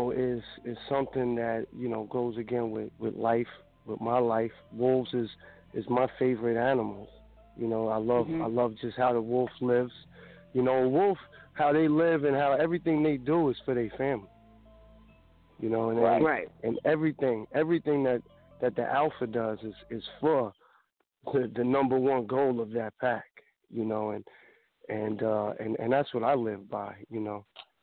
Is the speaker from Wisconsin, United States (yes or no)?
no; Jersey City, New Jersey, United States; Well, you know, growing up in Jersey City, hip-hop, rap, I mean, that's going hand-to-hand just with everyday lifestyle, you know.